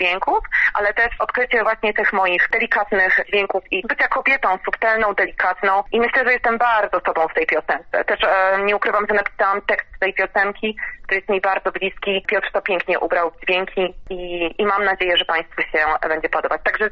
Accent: Garwolin, Masovian Voivodeship, Poland; ja pochodzę z pięknego miasta Karwolin, gdzie jeszcze przed obecnością w Warszawie bardzo dużo działałam.

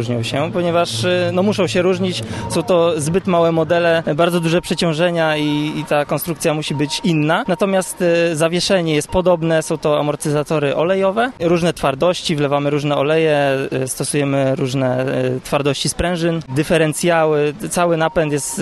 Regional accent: Bolesławiec, Lower Silesian Voivodeship, Poland; niedaleko Bolesławca, skąd pochodzę

